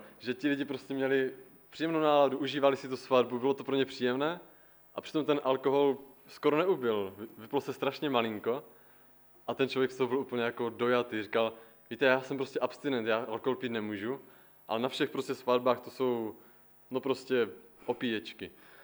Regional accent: Steřič, Moravian-Silesian Region, Czechia; tak jsem původem ze Steřiče, to je malá vesnička poblíž Frýdku Místku.

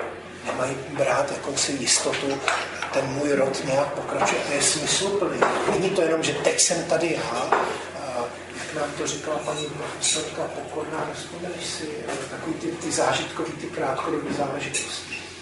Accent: Prague, Czechia; já rodilý Pražák

